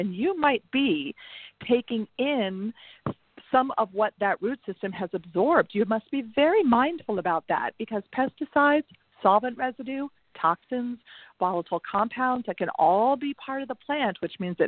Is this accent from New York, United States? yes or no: yes; New York, United States; I'm actually even though I'm a New Yorker, I'm here in Oakland, California at a cannabis tech conference.